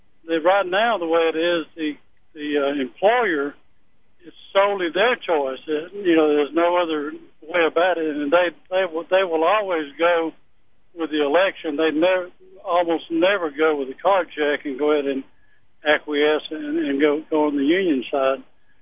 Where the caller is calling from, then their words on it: Florida, United States; Well, I'm on Highway 27 headed back through Tallahassee back to Pensacola.